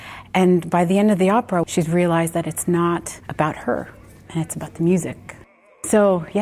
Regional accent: Canada; Being Canadian and Lebanese, I've sung those anthems

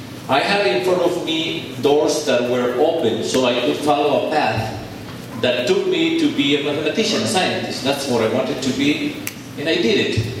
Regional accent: Medellín, Antioquia, Colombia; also born or lived in United States; So that's where I come from Colombia, Antioquia, Medellin.

